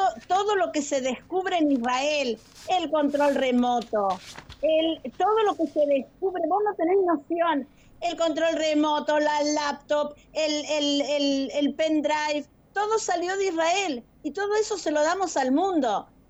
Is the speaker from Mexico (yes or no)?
no; Mendoza, Argentina; me crié en Mendoza, fui a la universidad en Mendoza, fui a la secundaria, fui a la escuela israelita, que es mi primaria. Y bueno, Mendoza es una parte de mi herencia argentina, porque me crié ahí.